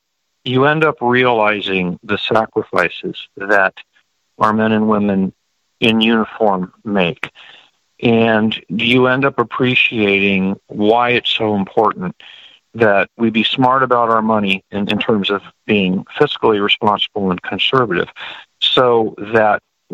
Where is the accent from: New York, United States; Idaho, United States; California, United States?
California, United States; San Diego; also born or lived in Milwaukee; Yeah, I was born in Milwaukee, Wisconsin, and I don't think I was even two yet when my dad moved the family out here to San Diego.